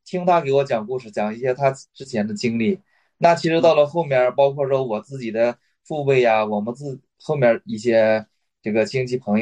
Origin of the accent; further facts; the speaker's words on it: Shanxi, China; 大家好，我是一个山西人吧